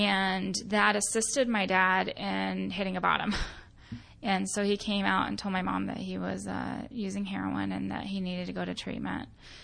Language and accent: English; Phoenix, Arizona, United States; I grew up in Phoenix, Arizona. I'm actually one of those strange birds that's from Phoenix, Arizona. There's not a lot of us.